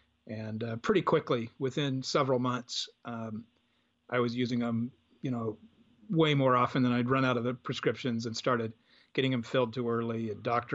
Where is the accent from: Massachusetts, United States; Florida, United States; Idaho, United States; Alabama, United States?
Idaho, United States; Boise; Well, I grew up in Boise, Idaho, and my dad was a Baptist pastor. And so grew up in the church